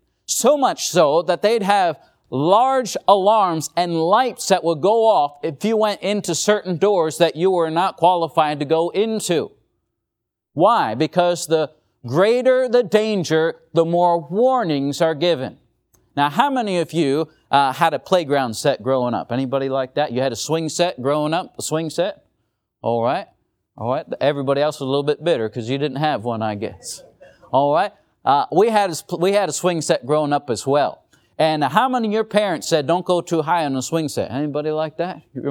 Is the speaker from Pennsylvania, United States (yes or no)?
yes; Limerick, Pennsylvania, United States; Now, growing up in the home I did, I grew up in Limerick, Pennsylvania.